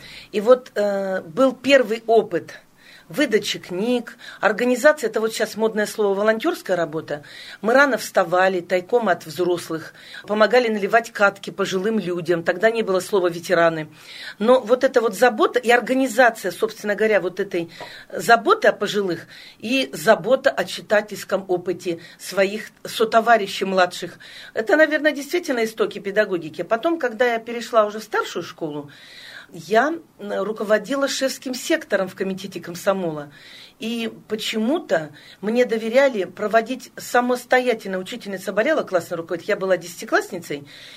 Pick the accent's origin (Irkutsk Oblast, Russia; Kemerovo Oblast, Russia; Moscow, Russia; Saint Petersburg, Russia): Kemerovo Oblast, Russia; Prokopyevsk; может быть, я вот из Прокопьевска и недостаточно готова к приемным экзаменам